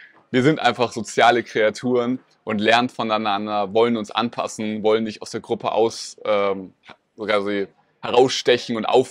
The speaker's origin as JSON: {"language": "German", "town": "Rothenburg", "country": "Germany", "tie": "born or raised there", "lives_now": "Berlin, Germany", "said": "bin von Rothenburg heißt das, wo ich aufgewachsen bin, nach Berlin gezogen."}